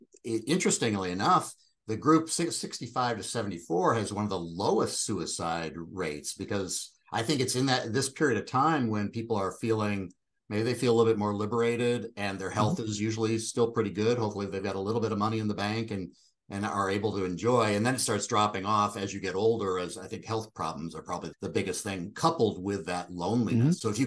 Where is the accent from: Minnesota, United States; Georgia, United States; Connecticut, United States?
Minnesota, United States; now in California, United States; I'm originally from Minnesota. And I think one of the things about Midwesterners, we're usually kind of cynical about this stuff. I live in California now